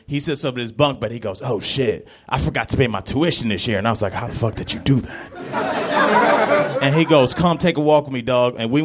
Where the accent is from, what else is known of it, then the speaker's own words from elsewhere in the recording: Cleveland, Ohio, United States; And I'm from Cleveland originally.